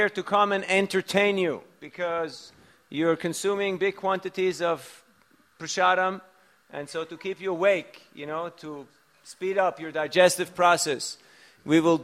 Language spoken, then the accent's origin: English; Zurich, Switzerland; I'm from Zurich, Switzerland.